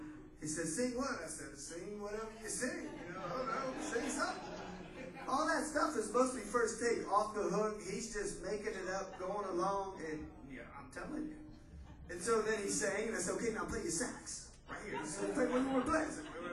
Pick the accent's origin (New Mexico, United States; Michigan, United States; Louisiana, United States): Louisiana, United States; Lafayette; Let's go back to my roots and go down to New Orleans, Louisiana. I grew up in Lafayette, but Chase and I are ready to move down there